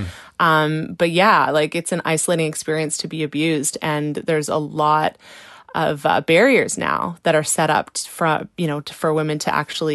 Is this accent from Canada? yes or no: yes; Brockville, Ontario, Canada; I grew up around Brockville. I know that area. I know that house that this happened in.